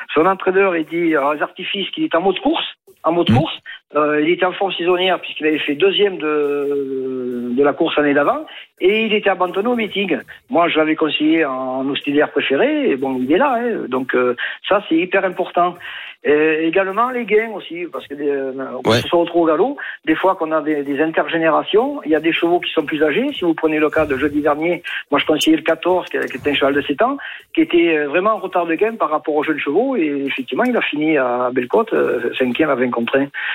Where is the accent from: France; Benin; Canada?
France; Bordeaux, Nouvelle-Aquitaine; Donc, je suis pas de Marseille, mais je suis de Bordeaux.